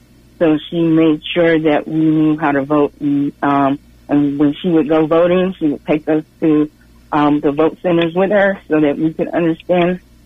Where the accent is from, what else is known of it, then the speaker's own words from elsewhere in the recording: United States; born there; I was born here in America. All my siblings were born here in America, but my parents were from Belize in Central America. So we, you know, are first generation American.